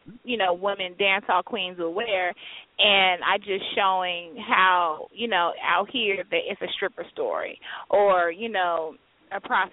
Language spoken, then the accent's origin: English; Las Vegas, Nevada, United States; also born or lived in Jamaica; I am originally from Jamaica, but I grew up on the West Coast in Vegas, and now I'm bi-coastal between Vegas and Atlanta.